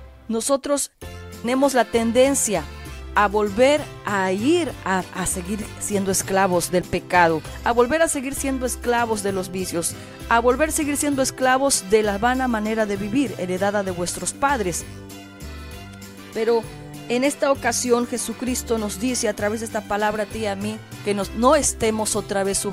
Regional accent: Mexico; Por ejemplo, nosotros como mexicanos, todos los que nacimos después de esos acontecimientos

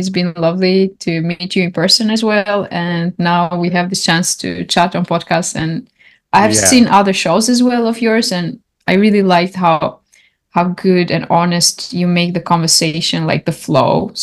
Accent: Fier, Fier County, Albania; I am from Albania. I come from a small town in the south called Fieri.

